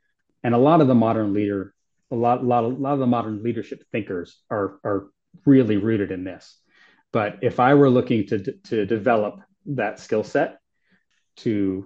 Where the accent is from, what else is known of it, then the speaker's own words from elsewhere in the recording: New Jersey, United States; I'm so glad that I'm from New Jersey and I'm hardcore Washingtonian, right?